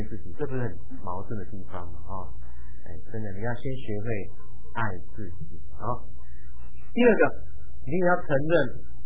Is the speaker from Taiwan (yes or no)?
no; China; 接纳你自己是中国人，我们都是中国人嘛啊。